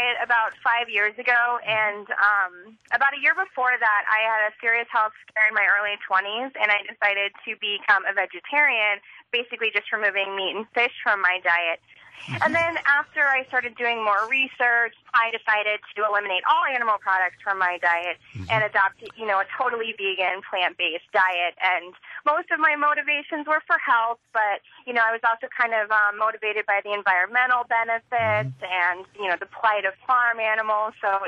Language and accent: English; Tampa, Florida, United States; Well, I grew up in Tampa, Florida, which has a very heavy Cuban influence from its, you know, rich history.